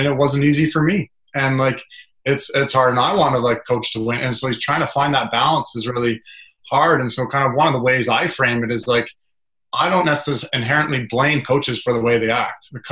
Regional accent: North Bay, Ontario, Canada; … from North Bay, Ontario, my hometown.

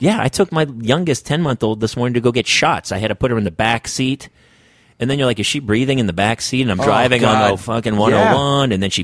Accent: Boston, Massachusetts, United States; I'm Irish from Boston. Yeah. I got no choice.

